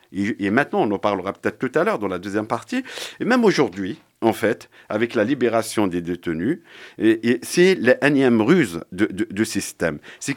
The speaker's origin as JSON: {"language": "French", "region": "Kabylie", "country": "Algeria", "tie": "born or raised there", "said": "moi, je suis né en Algérie, j'ai fait mes études en Kabylie"}